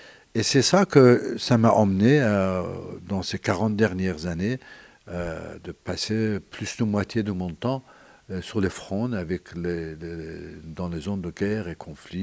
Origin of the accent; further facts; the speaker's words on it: Iran; moved away; je suis d'origine iranienne, donc j'ai quitté l'Iran quand il y a eu cette